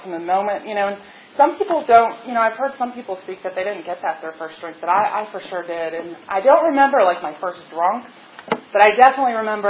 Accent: Columbia, Maryland, United States; also born or lived in Washington, D.C.; I grew up in Maryland. I was an Army brat. I grew up, my father was in the Army. He retired in D.C. And from when I was about 6 years old until through high school, I grew up in Columbia, Maryland.

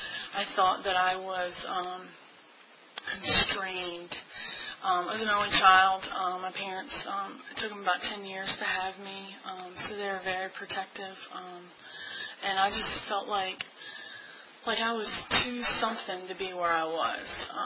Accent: Ashland, United States; And I grew up in Ashland. I didn't move real far away from home, as you can tell. I actually live right next door to my parents and my grandmother's house now

